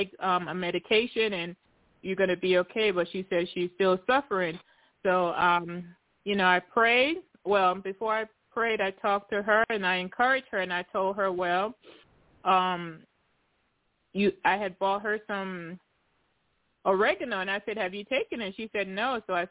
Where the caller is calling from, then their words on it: Tennessee, United States; I am calling from Tennessee.